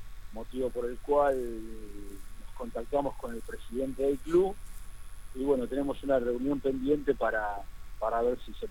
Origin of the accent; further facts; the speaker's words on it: Rosario, Santa Fe, Argentina; yo estoy viajando a Capital por otras cuestiones, yo soy de Rosario.